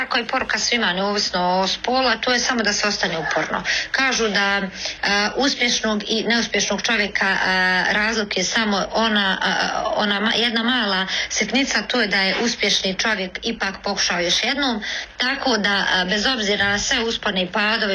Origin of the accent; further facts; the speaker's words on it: Kalesija, Federation of Bosnia and Herzegovina, Bosnia & Herzegovina; barijera s kojima sad najviše suočavam je činjenica da potičem iz Kalesije